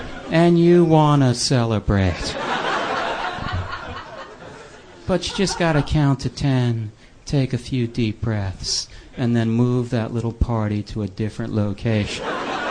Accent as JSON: {"language": "English", "region": "Florida", "country": "United States", "tie": "born or raised there", "said": "I grew up in Florida."}